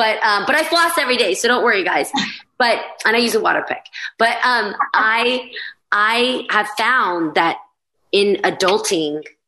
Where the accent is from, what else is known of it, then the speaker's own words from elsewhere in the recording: California, United States; I was teaching my aunts how to dance hyphy because we're from the Bay